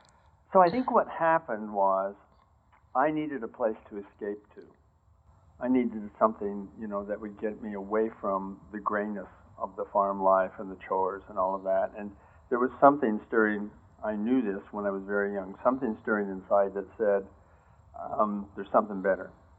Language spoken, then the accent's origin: English; El Paso, Texas, United States; born there; I was born in El Paso, Texas, and I remember some of the experiences there where my dad was a policeman on the El Paso police force.